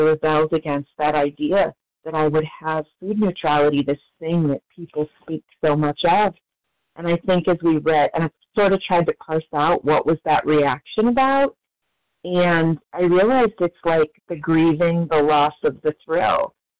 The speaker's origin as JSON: {"language": "English", "region": "Pennsylvania", "country": "United States", "said": "I am from Pennsylvania."}